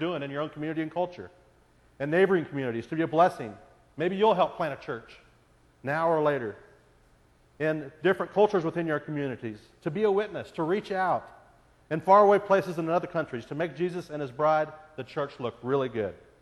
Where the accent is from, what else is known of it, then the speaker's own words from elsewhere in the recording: Clay Center, Kansas, United States; I was growing up in Clay Center, Kansas.